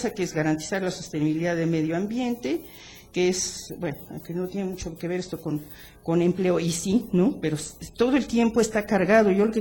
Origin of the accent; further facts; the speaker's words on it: Cuernavaca, Morelos, Mexico; y yo les puedo decir, en mi pueblo, que es Cuernavaca